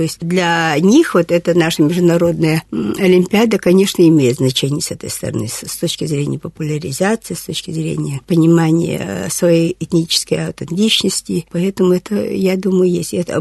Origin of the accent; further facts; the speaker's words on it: Amur Oblast, Russia; moved away as an adult; now in Saint Petersburg, Russia; я сама уроженка Амурской области. Я родилась в Лемешинском районе. Вот так сложилась моя жизнь. Я поехала поступать в 67-м